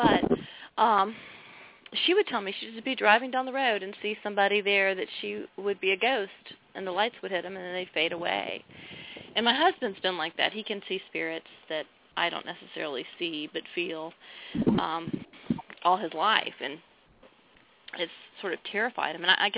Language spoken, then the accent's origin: English; Georgia, United States; I love Savannah and, you know, growing up in Georgia